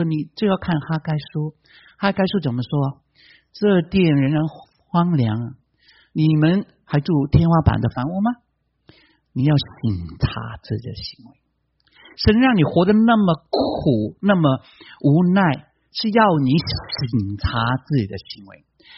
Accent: China; 特别是我们中国人，我们中国人是勤奋的人

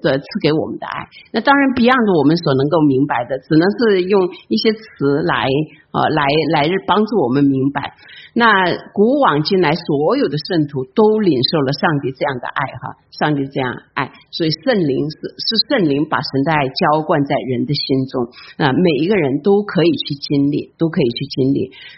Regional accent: China; 那在这里我就想到我们中国人讲哈，他说这个人很爱一个人

